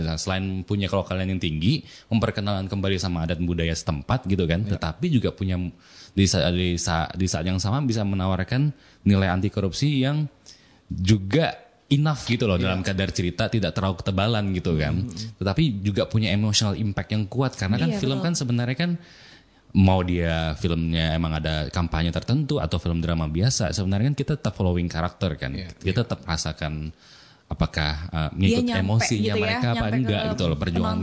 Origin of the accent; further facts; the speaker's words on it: West Kalimantan, Indonesia; aku kan juga dari Kalimantan Barat ya aslinya ya, besar dan lahiran besar di sana gitu.